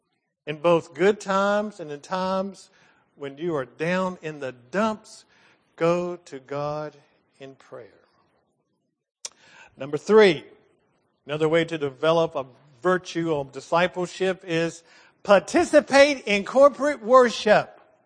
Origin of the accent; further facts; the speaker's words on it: Richmond, United States; I'm a redneck from Richmond.